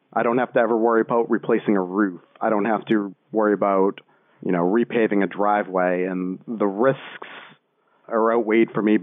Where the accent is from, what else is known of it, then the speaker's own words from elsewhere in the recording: Boston, Massachusetts, United States; It's right outside of Boston, and I'm originally from Boston, so I was very familiar with the market there.